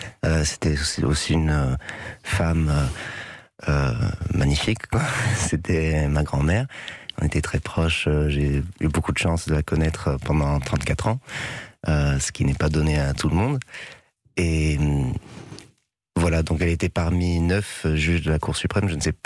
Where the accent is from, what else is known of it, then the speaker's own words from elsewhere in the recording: New York, United States; Elle a habité à Washington, moi j'ai grandi à New York, donc on n'était pas voisins.